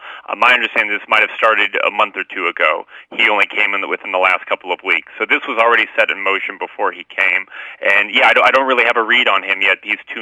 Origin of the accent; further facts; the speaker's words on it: New Mexico, United States; So I've basically spent 10, 11 months just investigating the University of New Mexico. It's my hometown program